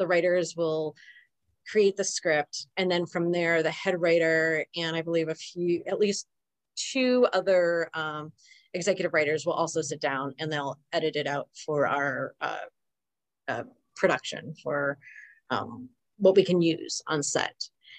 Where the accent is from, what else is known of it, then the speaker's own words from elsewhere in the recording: Midwest, United States; I don't know about you guys, but I'm from the Midwest.